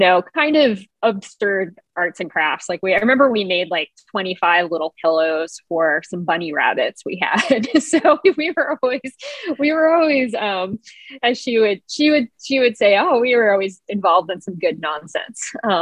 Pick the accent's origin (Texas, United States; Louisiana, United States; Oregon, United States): Louisiana, United States; New Orleans; also born or lived in Mandeville; So I grew up in New Orleans, and we moved to a suburb called Mandeville when I was in second grade, which is sort of like across Lake Pontchartrain from New Orleans.